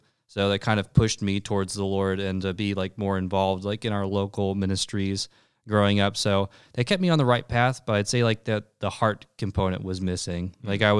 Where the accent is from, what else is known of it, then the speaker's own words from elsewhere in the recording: Texas, United States; When I went to Asbury, which was really far away for me growing up in Texas. It was like a 16-hour car ride to get to Asbury.